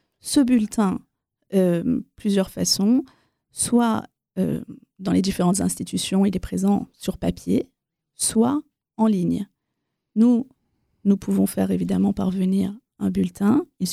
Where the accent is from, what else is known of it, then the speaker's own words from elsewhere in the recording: France; born there; Alors, moi, je suis née en France, de mère française et de père israélien.